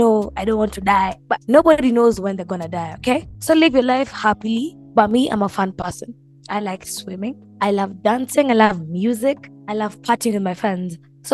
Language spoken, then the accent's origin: English; Kenya; So I'm Kenyan.